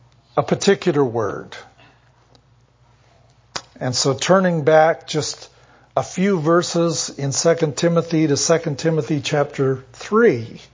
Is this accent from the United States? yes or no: no; Canada; I grew up in Canada.